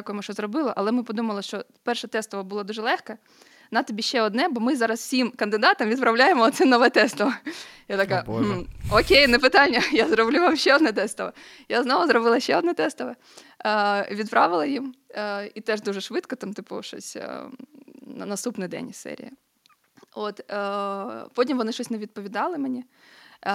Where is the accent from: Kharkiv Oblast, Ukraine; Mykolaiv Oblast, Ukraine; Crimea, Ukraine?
Kharkiv Oblast, Ukraine; Kharkiv; now in Kyiv, Ukraine; я тільки переїхала в Київ з Харкова, бо я сама з Харкова.